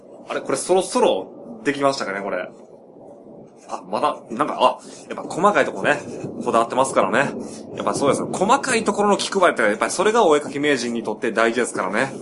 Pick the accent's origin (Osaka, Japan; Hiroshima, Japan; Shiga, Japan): Shiga, Japan; Shigaraki; まあ僕もね、横行け、滋賀県の信楽町出身ですし